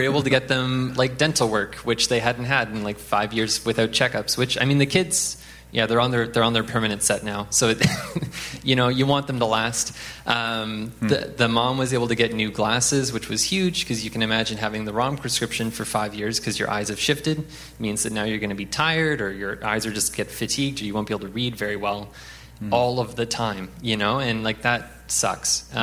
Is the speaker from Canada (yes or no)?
yes; Canada; I'm like, I'm from Canada.